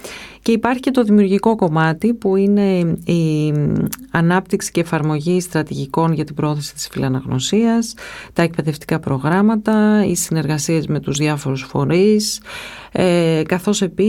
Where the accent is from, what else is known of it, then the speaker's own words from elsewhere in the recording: Florina, Western Macedonia, Greece; Κατάγομαι από τη Φλόρινα